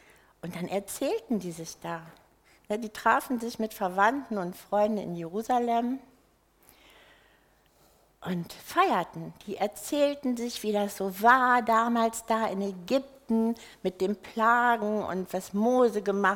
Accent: North Rhine-Westphalia, Germany; ich komme ja aus dem Ruhrpott, also aus dem Ruhrgebiet auf Hochdeutsch.

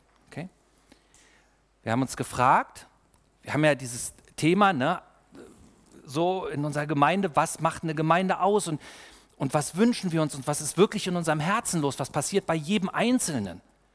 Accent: East Germany, Germany; ich bin ja in der DDR aufgewachsen mit den Adventisten der DDR

